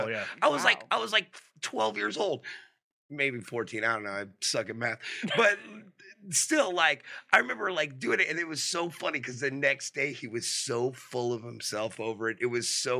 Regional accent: Santa Monica, California, United States; I was working at Johnny Rockets on the 3rd Street Promenade. I grew up in Santa Monica, okay?

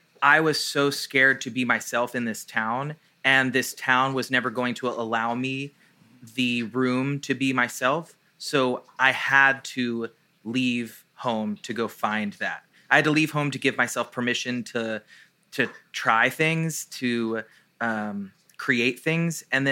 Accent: Nashville, Tennessee, United States; I am somebody from Nashville who lives in Nashville

